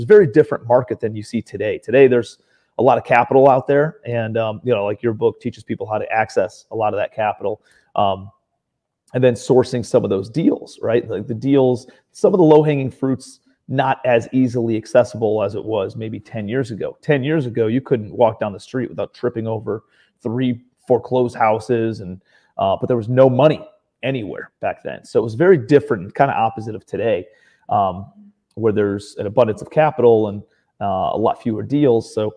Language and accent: English; Cleveland, Ohio, United States; now in New York City, United States; I'm from Ohio originally, Cleveland, Ohio, but I moved out to New York City and got my real estate license